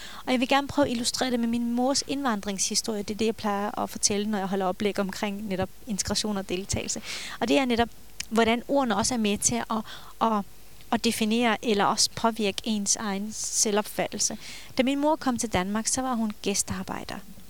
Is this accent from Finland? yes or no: no; Turkey; hvor jeg kommer fra, op ved hvad hedder den anatolske højslette tæt ved Sortehavet